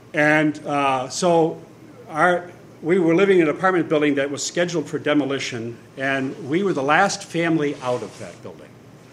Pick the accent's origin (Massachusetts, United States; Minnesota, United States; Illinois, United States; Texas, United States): Illinois, United States; Chicago; but it was where I grew up in the Humboldt Park area of Chicago. And it was a transition area, and it was a tenement area that had lots of apartment buildings and very densely populated.